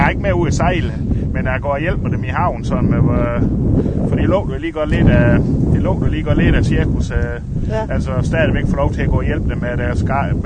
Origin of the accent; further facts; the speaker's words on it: Ringkøbing, Central Denmark Region, Denmark; now in Hvide Sande, Denmark; Jeg er født i Ringkøbing, og de første 10 år af mit liv boede jeg i Ringkøbing, så har jeg boet i Vige Sande i godt 40 år.